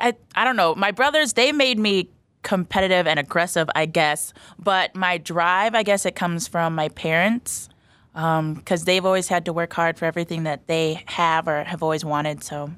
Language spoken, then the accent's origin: English; Illinois, United States; also born or lived in Chicago; I was born in the city, but then my mother moved us out to the suburbs for a better education, obviously.